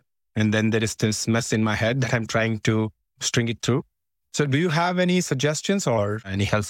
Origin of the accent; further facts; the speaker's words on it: India; English is a second language; now in Germany; basically from India.